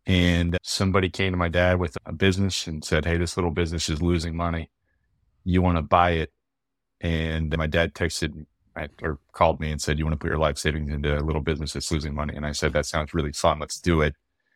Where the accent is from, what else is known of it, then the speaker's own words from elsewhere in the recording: Austin, Texas, United States; Born and raised in Austin, son of a small business guy who was really good.